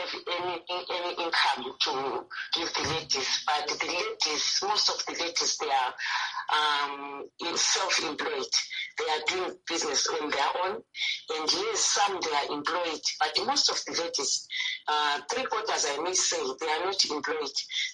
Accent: Bulawayo, Zimbabwe; I am from Blawayo

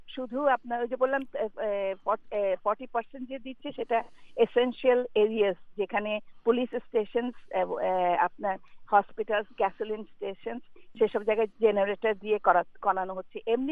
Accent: Dhaka, Dhaka Division, Bangladesh; moved away; আমরা তো বড় হয়েছি সত্যিকারের ফ্লাড ঢাকায় বাংলাদেশে যারা জন্মেছি

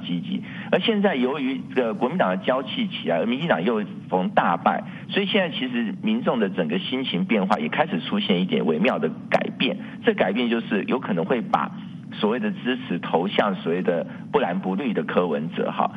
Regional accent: Taiwan; 我是台湾人，我是中国人，我的中国是中华民国。

